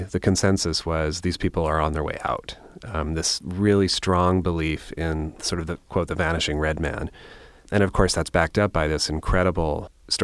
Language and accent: English; Seattle, Washington, United States; because growing up in the Seattle area, they seem really closely linked